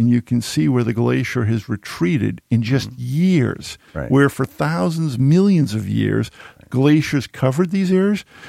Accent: Boston, Massachusetts, United States; I grew up in Boston.

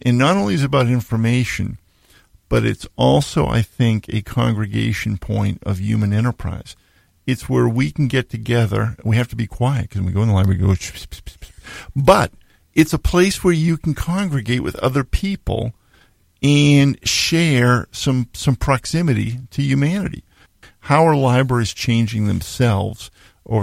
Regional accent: Needham, Massachusetts, United States; I grew up in Needham, Mass.

